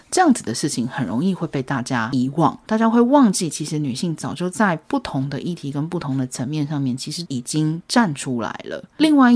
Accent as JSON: {"language": "Chinese", "country": "Hong Kong", "said": "我们作为香港人"}